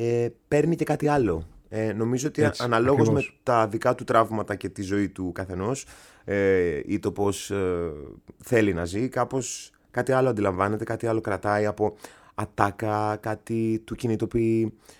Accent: Thessaloniki, Central Macedonia, Greece; now in Athens, Greece; μεγάλωσα στη Θεσσαλονίκη, στα Μετέωρα, που είναι λίγο πιο ψηλά. Και ζω στην Αθήνα. Από τότε που τέλειωσα τη σχολή στη Θεσσαλονίκη, το Κρατικό Θέατρο Βορείου Ελλάδος, ναι. το 2011. Mm-hmm. Και το 2012 μετακόμισα στην Αθήνα.

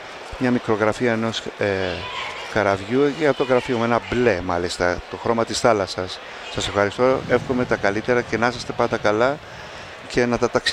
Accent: Kasos, South Aegean, Greece; Εγώ είμαι από την Κάζο

